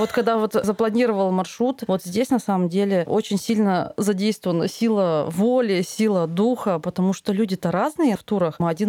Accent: Kazakhstan; в силу моего менталитета, я казашка

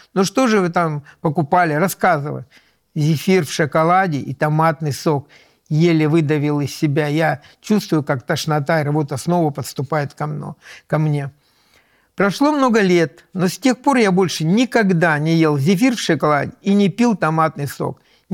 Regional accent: Omsk, Omsk Oblast, Russia; Я всегда горжусь тем, что я коренной амич в 4-м поколении, 1900 2013 года … дед сюда переехал с Белоруссии. Мы здесь живем. Я люблю свой край, люблю свой город.

